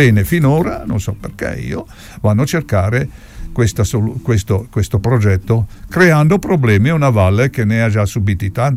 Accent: Mena di Cavazzo, Friuli-Venezia Giulia, Italy; born there; io sono nato a Mena di Cavazzo, sulla sponda quasi del lago

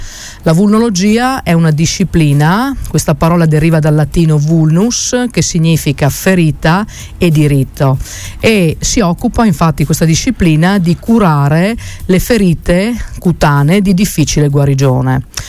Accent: Enemonzo, Friuli-Venezia Giulia, Italy; now in Treviso, Italy; abitavo, sono originaria di Maiaso di Ene Monzo.

